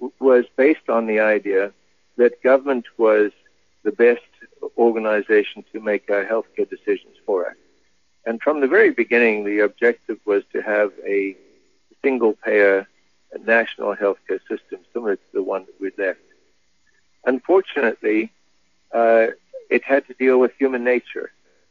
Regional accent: South Africa; moved away as an adult; also born or lived in England; I'm actually from South Africa, and I practiced for a while in the national health care system for South Africa

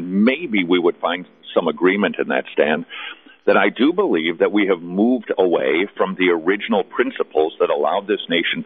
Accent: United States; and I'm an American, so I can say this

